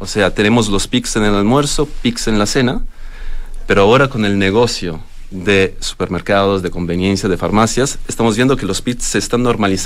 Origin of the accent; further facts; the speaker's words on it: Italy; Spanish is a second language; now in Chile; Soy italiano.